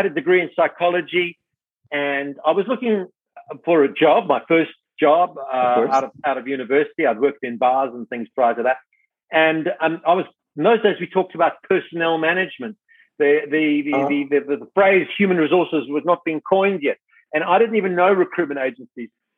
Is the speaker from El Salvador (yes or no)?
no; South Africa; also born or lived in Cape Town; I grew up in South Africa. So, cool. I was born in Cape Town. My dad was an Englishman